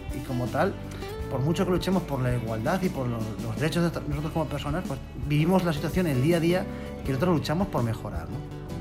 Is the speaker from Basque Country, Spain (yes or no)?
no; Valladolid, Castile and León, Spain; born there; moved away as an adult; now in Badajoz, Spain; Pues yo nací hace 48 años en Valladolid, soy castellano de nacimiento, aunque ahora lleve ya 6 años siendo pacense de adopción.